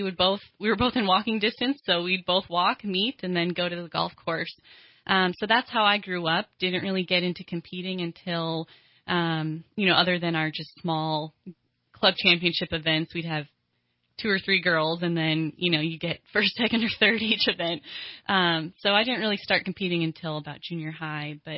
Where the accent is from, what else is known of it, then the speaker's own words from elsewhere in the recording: Hibbing, Minnesota, United States; Yes, I was raised in Hibbing, Minnesota.